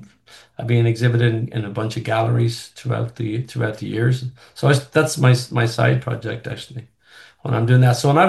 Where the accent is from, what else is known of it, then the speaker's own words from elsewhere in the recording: Ireland; And like growing up in Ireland.